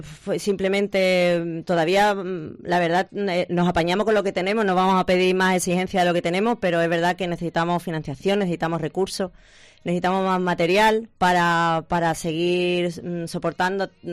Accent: Jerez de la Frontera, Andalusia, Spain; y que somos de aquí, de Jerez, ¿no?

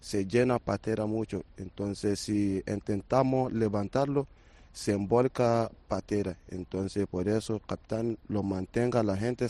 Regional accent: Mali; Spanish is a second language; now in Spain; Sí, yo soy de Mali.

